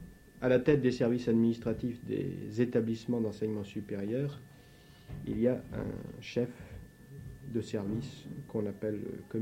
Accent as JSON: {"language": "French", "town": "Orléans", "region": "Centre-Val de Loire", "country": "France", "tie": "born there", "said": "Je suis né à Orléans."}